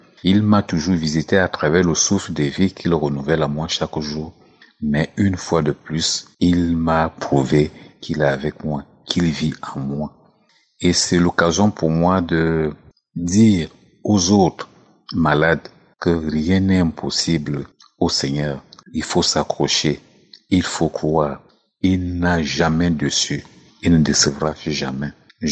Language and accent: French; Yaoundé, Centre, Cameroon; Je suis un Camerounais et je réside au Cameroun, plus précisément à Yaoundé.